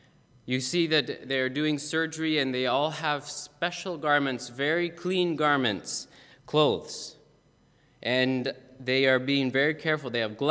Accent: Roselle, United States; I'm from Roselle, hour and a half away from here. Same town as Julia.

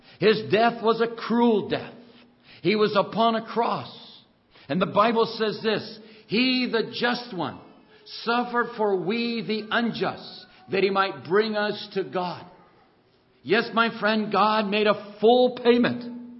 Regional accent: United States; I don't know what day it is for you here in Canada, but I'm from the United States.

